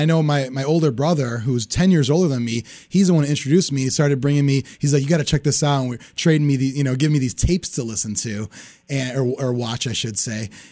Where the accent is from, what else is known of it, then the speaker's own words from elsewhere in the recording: Chicago, Illinois, United States; He's a relatively local to me. I'm from Chicago.